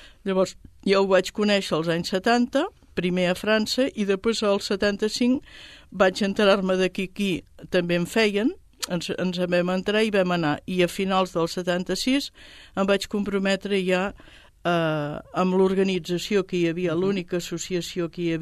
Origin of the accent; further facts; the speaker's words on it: Sabadell, Catalonia, Spain; Sabadell, que era el meu poble